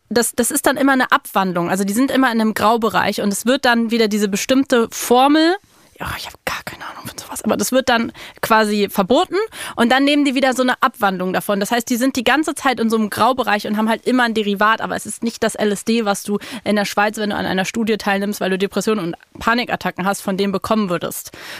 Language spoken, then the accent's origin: German; Berlin, Germany; ich bin in Kreuzberg aufgewachsen